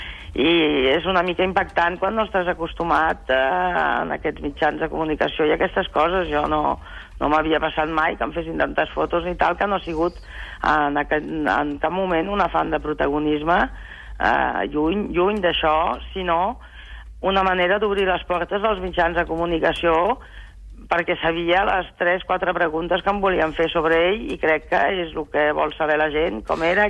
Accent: Paris, Île-de-France, France; jo vaig néixer a París perquè era el mes de desembre. I com que vivíem a París, doncs tocava a París.

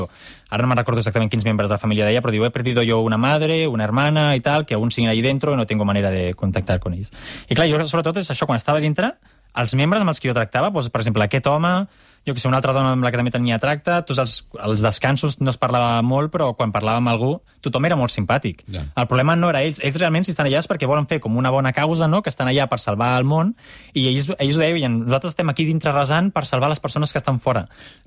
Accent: Andorra; Clar, com soc d'Andorra.

